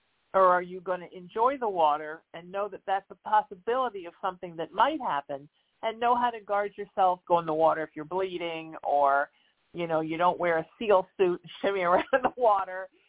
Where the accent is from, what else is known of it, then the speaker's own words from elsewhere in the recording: Huntington Beach, California, United States; I grew up in Surf City in Huntington Beach, California, and I live there again now this summer.